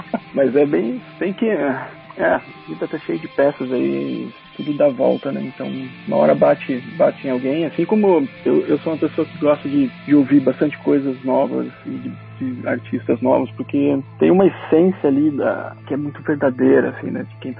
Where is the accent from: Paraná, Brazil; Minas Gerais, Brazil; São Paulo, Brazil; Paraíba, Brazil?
Paraná, Brazil; Curitiba; accent: Curitiba; A gente sempre leva Curitiba e é o nosso sotaque.